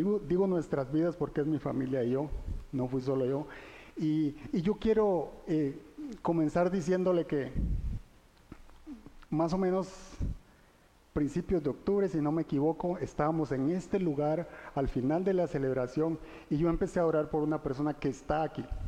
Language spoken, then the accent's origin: Spanish; Guatemala; nosotros somos de Guatemala y vivimos en este lindo país